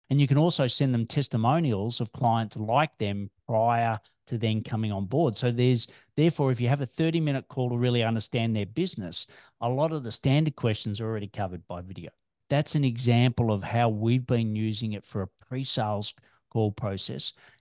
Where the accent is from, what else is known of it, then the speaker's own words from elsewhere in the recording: Australia; so Grant's from New Zealand, I'm from Australia, it just happens to be that way